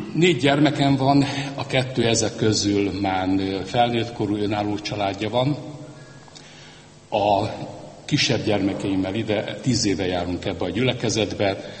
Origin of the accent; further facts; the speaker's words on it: Öcsöd, Jász-Nagykun-Szolnok, Hungary; én Öcsödön születtem, ahogy mondtam, hogy egy lelkész családba, iskoláimat ott végeztem, az általános iskolát, majd a Mezőtúri Református Kollégiumba jártam középiskolába.